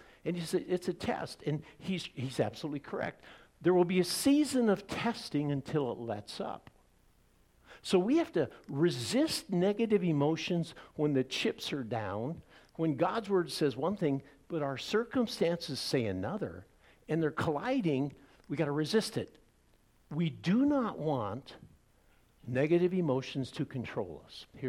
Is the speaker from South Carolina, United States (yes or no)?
no; Iowa, United States; I grew up in Iowa, and in Iowa, there's a lot of cows.